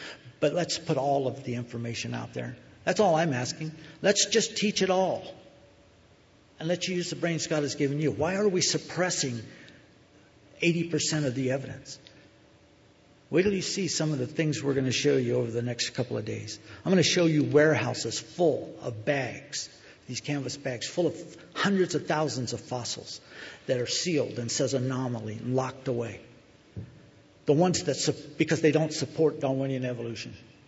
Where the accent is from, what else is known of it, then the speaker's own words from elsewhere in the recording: United States; born there; Because I was born in America, I had to pray before meals, I had to go to church.